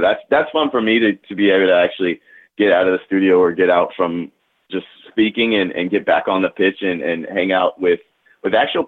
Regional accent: the South, United States; Growing up in the South, Atlanta was always kind of a little bit of a model for, not a model, but we kind of looked at Atlanta because there were no MLS teams when I was growing up.

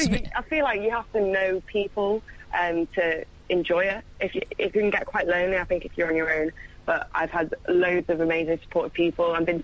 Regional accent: England, United Kingdom; I just live slightly north of the city. I'm fully English.

